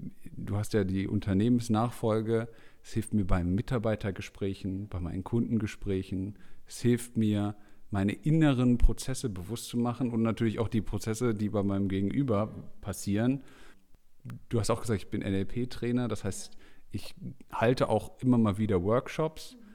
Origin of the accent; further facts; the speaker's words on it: Lower Saxony, Germany; ich komme aus der Nähe von Hannover, aus dem Land.